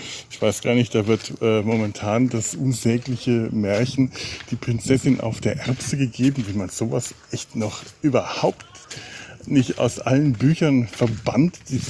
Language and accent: German; Cologne, North Rhine-Westphalia, Germany; Also ich befinde mich hier quasi als Kölner auf mehr oder weniger feindlichem Gebiet schon